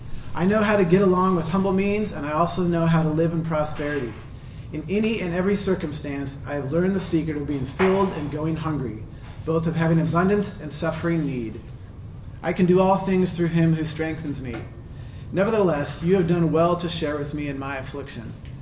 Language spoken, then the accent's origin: English; Shoreline, Washington, United States; I grew up in Shoreline, just about 30 minutes south of here. My dad was and still is a pastor of a church, Tabernacle Baptist Church. I'm the second of eight children, so I come from a large family.